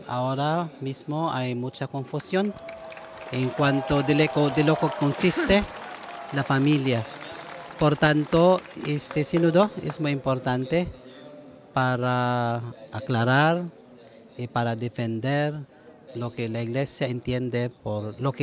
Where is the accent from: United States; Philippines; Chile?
Philippines; vengo de Filipinas.